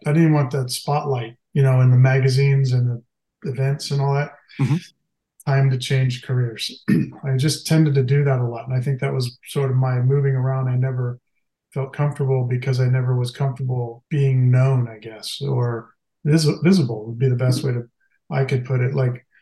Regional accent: Sacramento, California, United States; also born or lived in France / Italy / New York; but I grew up mostly in Sacramento. In California, but I lived a lot of different places over the years. I went to school in the Bay Area. I went to school in France for a year

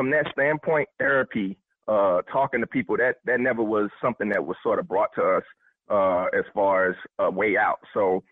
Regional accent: Fort Lauderdale, Florida, United States; now in Jacksonville, United States; We actually in Jacksonville. We're from Fort Lauderdale, Miami, Fort Lauderdale, but we've been in Jacksonville for about 4 years.

